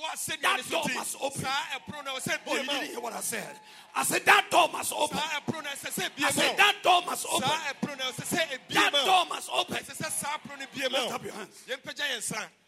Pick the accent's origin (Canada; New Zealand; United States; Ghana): Ghana; born and bred in Ghana.